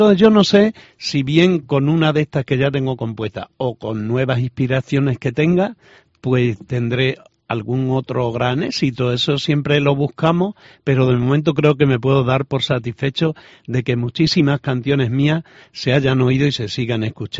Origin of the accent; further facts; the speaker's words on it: San Vicente de Alcántara, Extremadura, Spain; Voy a comer a un restaurante allí en mi pueblo, en San Vicente de Alcántara